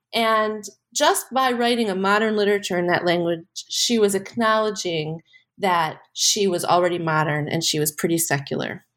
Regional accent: Chicago, Illinois, United States; I grew up in Chicago. My parents were not married anymore by the time I was a teenager.

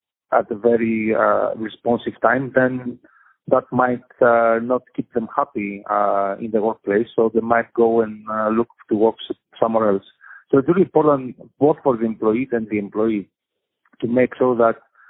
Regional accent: Greece; English is a second language; moved away as an adult; now in United States; So, I'm originally from Greece, as probably you can tell from a little bit of accent. So, I moved to the U.S. 10 years ago.

